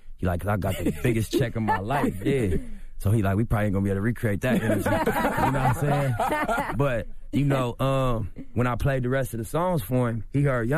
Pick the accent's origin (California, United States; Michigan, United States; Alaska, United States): California, United States; Los Angeles; I'm from L.A., bro. I'm from Rolling 60s.